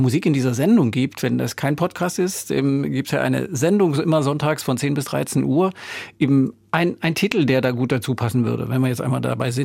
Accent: Dresden, Saxony, Germany; Ich komme aus Dresden.

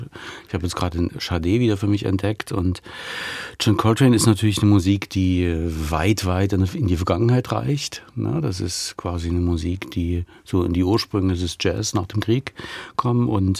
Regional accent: Leipzig, Saxony, Germany; now in Dresden, Germany; Nein, aber ich bin in Leipzig geboren, habe dort meine Kindheit verbracht. Und wenn ich nach Leipzig fahre, ist es immer noch meine Heimat.

